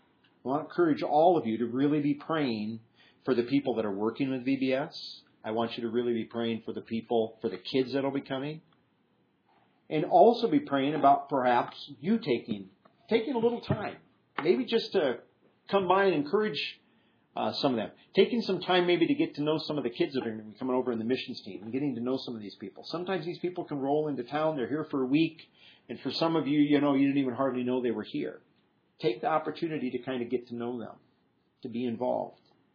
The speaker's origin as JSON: {"language": "English", "region": "Iowa", "country": "United States", "tie": "born or raised there", "said": "see, I growing up in Iowa, I didn't relate to this because Iowa's not dusty."}